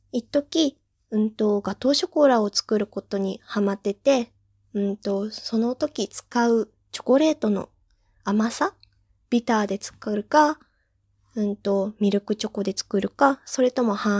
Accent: Iwate, Japan; 出身地はどこですか？はい。私の出身地は岩手県です。

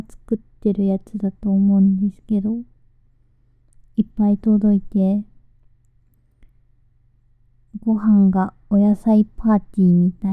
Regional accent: Tokyo, Japan; 東京都出身です。

